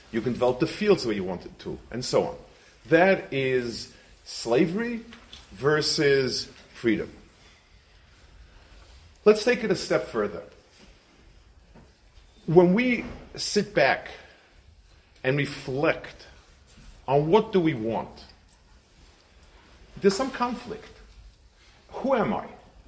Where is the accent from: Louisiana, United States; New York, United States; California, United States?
New York, United States; I grew up in Lower East Side, 50s, 60s, and many people had jobs, hard, rough work.